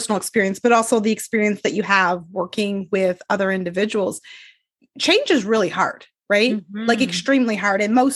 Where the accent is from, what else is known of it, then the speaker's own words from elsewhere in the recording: East Coast, Canada; So a fellow Canadian, I'm on the East Coast.